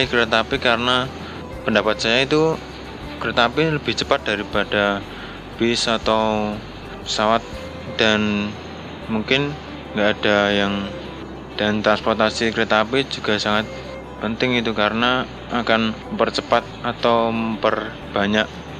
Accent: Surabaya, East Java, Indonesia; Iya, saya berasal dari Surabaya.

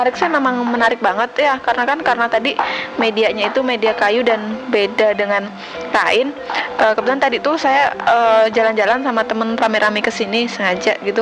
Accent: Purworejo, Central Java, Indonesia; now in Yogyakarta, Indonesia; dari Purworejo. Saat ini saya di sini lagi kuliah di Jogja.

